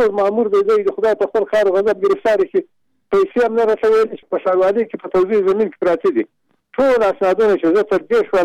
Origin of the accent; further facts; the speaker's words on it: Nimruz, Afghanistan; now in Kabul, Afghanistan; ټلیفون مې د کابل کړی اصلا زه د نیمروز ولایت یم